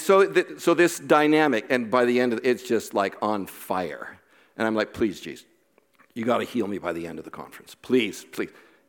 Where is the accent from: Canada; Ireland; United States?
Canada; We're from Canada.